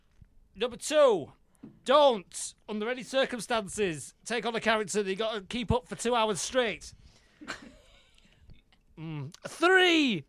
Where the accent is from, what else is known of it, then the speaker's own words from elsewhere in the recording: Croydon, London, United Kingdom; I mean, I'm from Croydon, but I've got this accent.